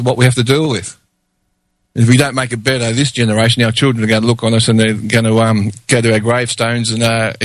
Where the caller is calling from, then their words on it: Warrawong, New South Wales, Australia; I'm here from Warrawong, New South Wales, on the east coast, just a little bit east of west, sorry, of Port Kembla.